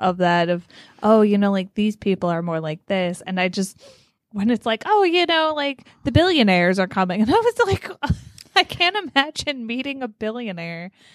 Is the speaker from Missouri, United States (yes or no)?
no; Jericho, New York, United States; Well, because even growing up, like we're on Long Island, and I grew up in Jericho, which is the town over from this library.